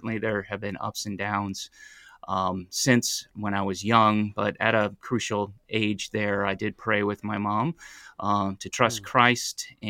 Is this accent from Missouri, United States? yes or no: no; Toledo, Ohio, United States; I'm from Ohio. I'm a native to Toledo, Ohio.